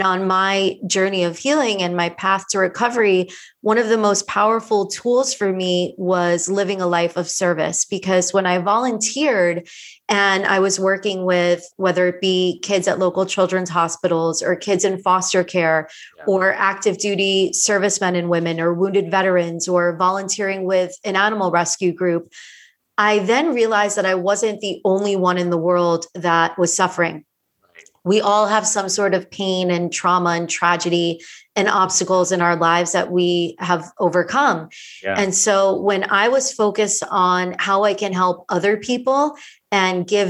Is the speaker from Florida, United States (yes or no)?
yes; Miami, Florida, United States; now in Los Angeles, United States; Yeah, I'm originally from Miami, Florida.